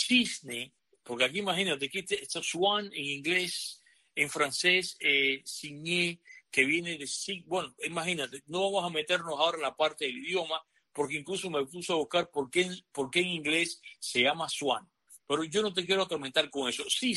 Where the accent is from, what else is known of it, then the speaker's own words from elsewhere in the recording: Cuba; para nosotros que somos cubanos